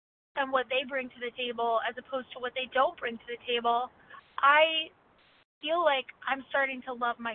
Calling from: Maryland, United States; I'm calling from Maryland.

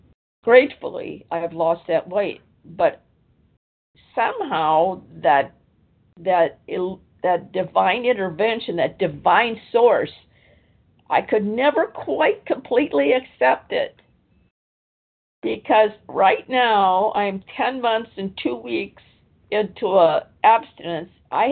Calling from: Washington, United States; I'm calling from Washington State on the Pacific time zone.

